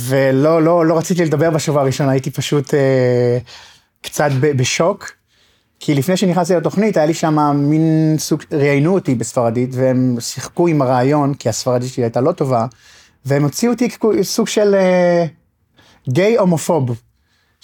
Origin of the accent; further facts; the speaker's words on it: Acre, Northern District, Israel; אני במקור מאקו. הייתי באקו, גדלתי באקו עד גיל 18